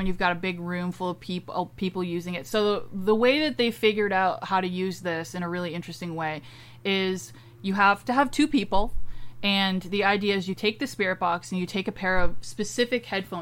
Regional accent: Ontario, Canada; I'm from Canada, so Ancaster, Ontario.

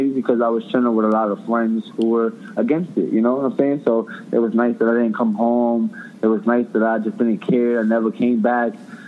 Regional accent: Bronx, New York, United States; So growing up in the Bronx, it was a little bit tough for me because, you know, living in the Bronx my whole entire life, people know your whole entire family

